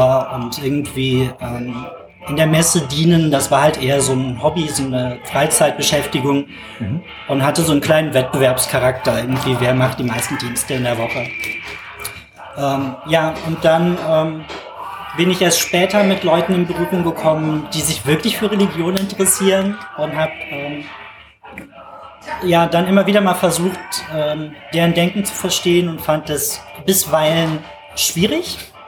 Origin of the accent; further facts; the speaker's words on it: Rhineland, Germany; Ich muss allerdings dazu sagen, eigentlich bin ich Rheinländer und darum ganz harmlos.